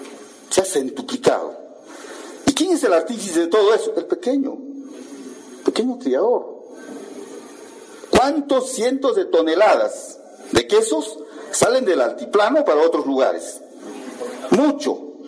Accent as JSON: {"language": "Spanish", "region": "Puno", "country": "Peru", "said": "con su alimento frío, que nosotros conocemos muy bien como punenses."}